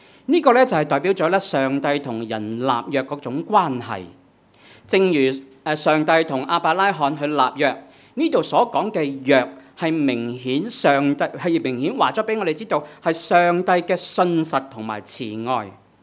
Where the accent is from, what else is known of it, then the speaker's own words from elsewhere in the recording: China; 我们中国人所说的成家呢，是指成家立室。